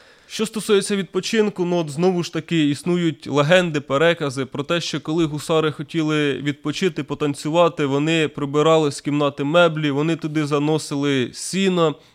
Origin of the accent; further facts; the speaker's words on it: Sumy, Sumy Oblast, Ukraine; І тому от ми, сумчани, повинні пишатися тим, що наші гусари були все-таки в Парижі.